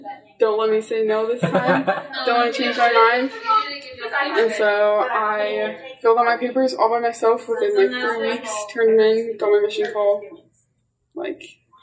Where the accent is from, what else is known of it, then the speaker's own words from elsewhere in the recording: Colorado, United States; They were all from Utah. I was from Colorado.